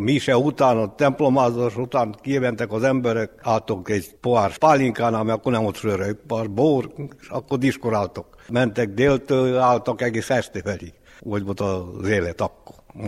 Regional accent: Hungary; born there; Itt születtem, ez szép falu, nem tudjuk mondani, nem szép falu, de nincs rendbe téve, mint hogy kéne.

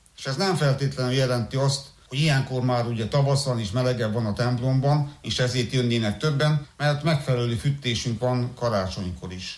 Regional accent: Cetatea de Baltă, Alba County, Romania; Kökülőváron, ahol felnőttem

